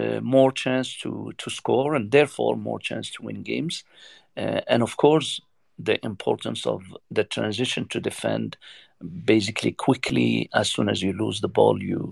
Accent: Morocco; I'm from Morocco.

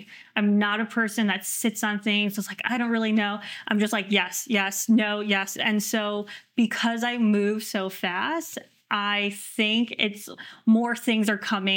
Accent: New York, United States; also born or lived in France; now in Los Angeles, United States; And I think, you know, living in France too was it's kind of isolating because I'm from New York. Like you're in the epicenter of everything there.

